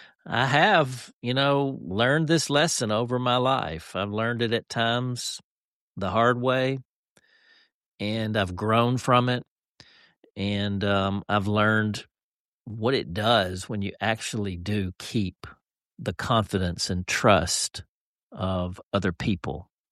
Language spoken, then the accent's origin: English; Dumas, United States; we're from Dumas. We're from Dumas, and years ago, Mom and Dad moved out of Dumas